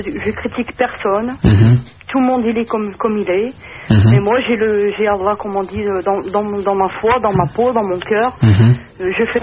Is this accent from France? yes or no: yes; France; Je suis française et je pratique l'islam.